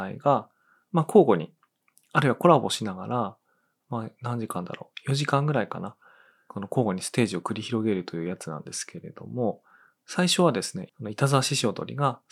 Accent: Tono, Iwate, Japan; 獅子踊りはね、私、遠野の出身だとよく、聞き慣れてるっちゃ聞き慣れてるんですけども、

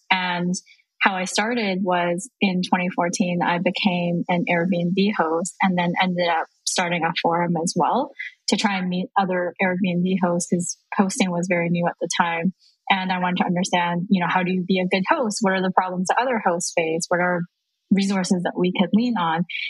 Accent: Vancouver, British Columbia, Canada; now in Lisbon, Portugal; from DTravel. I grew up in Vancouver, but I now live in Lisbon, Portugal.

